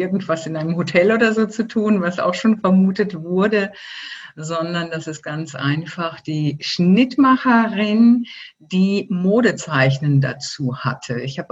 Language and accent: German; Germany; moved away as an adult; now in Switzerland; Ich bin ja Deutsche, wie man hört, auch wenn ich seit 19 Jahren in der Schweiz lebe.